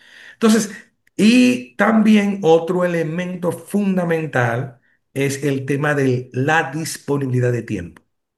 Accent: Dominican Republic; soy el único dominicano hasta ahora que tiene Certified Artificial Intelligence Professional

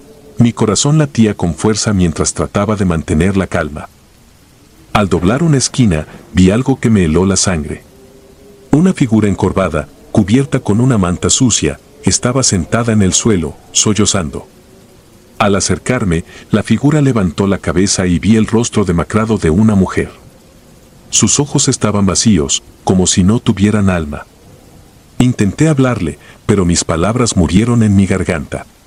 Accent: Buenos Aires, Argentina; tengo 39 años y soy de Buenos Aires.

